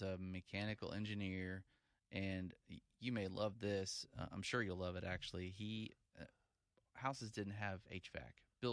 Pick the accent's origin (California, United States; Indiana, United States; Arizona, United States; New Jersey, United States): Indiana, United States; now in Charlotte, United States; Indiana, originally.